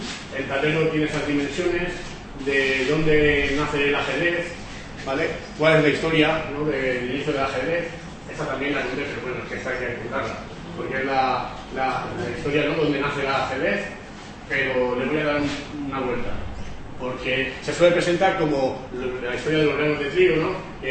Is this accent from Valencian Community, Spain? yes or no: yes; Valencia, Valencian Community, Spain; Realmente yo soy de Valencia y soy de Valencia y de Valencia.